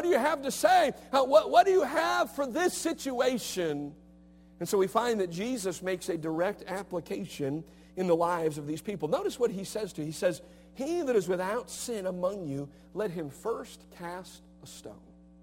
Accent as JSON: {"language": "English", "town": "Cleveland", "region": "Ohio", "country": "United States", "tie": "born or raised there", "said": "I grew up on West 128th Street in Cleveland, Ohio. And we had lots of friends in the neighborhood."}